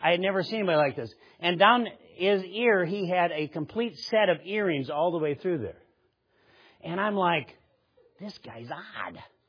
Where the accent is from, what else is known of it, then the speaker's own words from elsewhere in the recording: Nebraska, United States; we're glad to have you in Nebraska. We're from Nebraska.